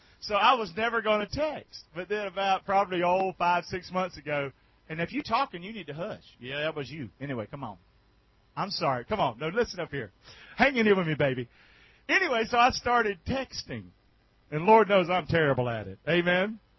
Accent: the South, United States; I'm a Southerner, is what I am.

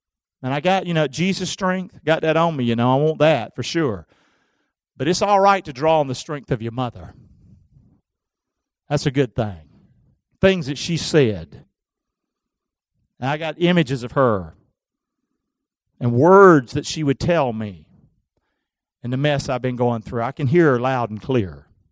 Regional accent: Rockingham, North Carolina, United States; I want to take you back to my hometown, Rockingham, North Carolina. It's where I was born, where I was raised. Proud of it.

